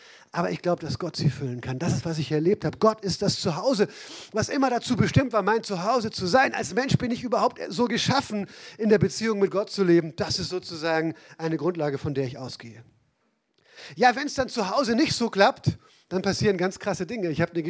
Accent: Baden-Württemberg, Germany; Und als Badener wissen wir alle, wer das ist.

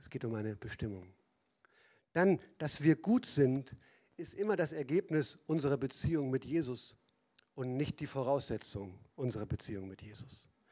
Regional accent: Northern Germany, Germany; bei aller norddeutsch vor sich hergetragener Bescheidenheit, und das kenne ich ja gut als Norddeutscher

